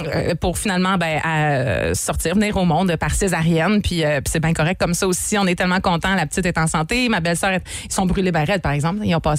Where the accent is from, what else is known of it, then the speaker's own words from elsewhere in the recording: Quebec, Canada; quand on est québécois, t'entends parler québécois en voyage, souvent, tu viens d'où?